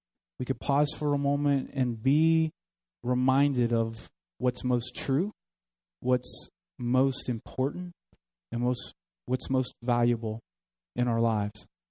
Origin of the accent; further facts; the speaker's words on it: Nashville, Tennessee, United States; But I am from Nashville, Tennessee, for those of you who don't know.